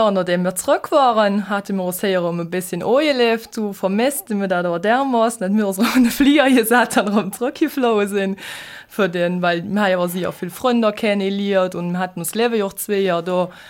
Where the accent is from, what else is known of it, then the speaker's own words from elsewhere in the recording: Belgium; Ja, wir haben uns in der Botschafter auch gedroht als Belgier.